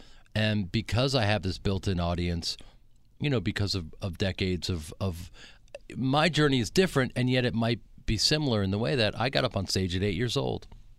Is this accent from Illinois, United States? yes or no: yes; Chicago, Illinois, United States; I'm a guy from the Midwest, grew up in Chicago with an incredible family, and that's part of who I am